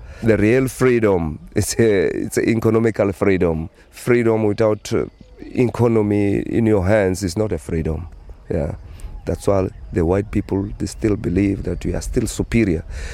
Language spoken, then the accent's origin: English; Johannesburg, Gauteng, South Africa; English is a second language; also born or lived in Sabi; I born here in Sabi, but I grew up in South Africa. I left the country in the early 80s. I went to South Africa just because of civil war. I was so young, my grandmother's got a home there in Johannesburg. I spent my 11 years in South Africa.